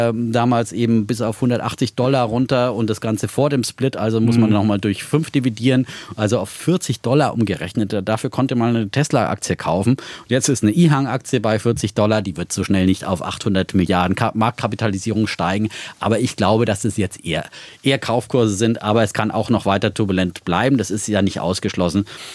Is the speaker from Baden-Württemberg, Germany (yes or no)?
yes; Baden-Württemberg, Germany; an der Grenze zu meiner Heimat, ja, nahe an meiner fränkischen Heimat, ja, aus dem hoheloischen Frankenland, das zu Baden-Württemberg gehört.